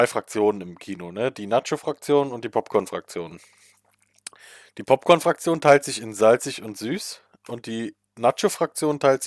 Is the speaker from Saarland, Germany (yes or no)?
yes; Saarland, Germany; wir kommen beide aus dem Saarland und hier wird ja durchaus auch mal gerne gegrillt.